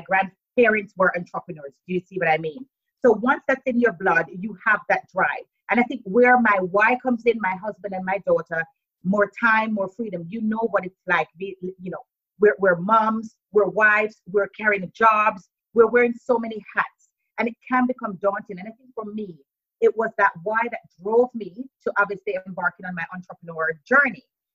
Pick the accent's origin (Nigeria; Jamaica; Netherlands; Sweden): Jamaica; also born or lived in United States; now in United Kingdom; Born in Jamaica, but I lived in the States. And then I came to the UK about 12 years ago.